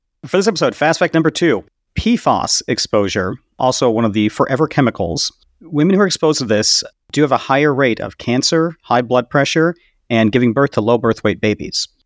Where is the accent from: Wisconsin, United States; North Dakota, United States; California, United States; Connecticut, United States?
California, United States; I've always enjoyed nature growing up in California